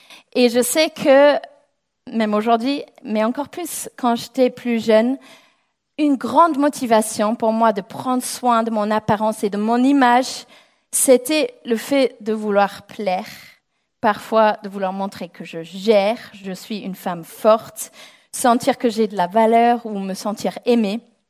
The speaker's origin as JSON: {"language": "French", "region": "England", "country": "United Kingdom", "second_language": "French", "said": "Donc, je suis anglaise, si vous n'entendez pas mon accent."}